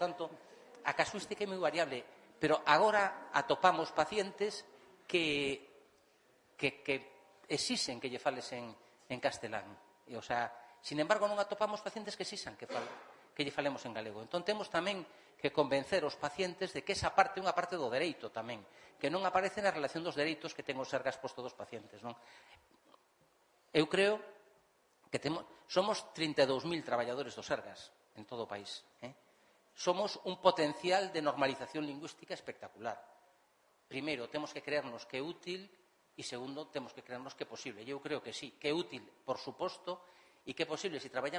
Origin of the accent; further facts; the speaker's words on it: Vigo, Galicia, Spain; Porque falo en galego na consulta, eu xa claro que son de Castrelos, por iso falo en galego, que unha parroquia de Vigo que de onde son.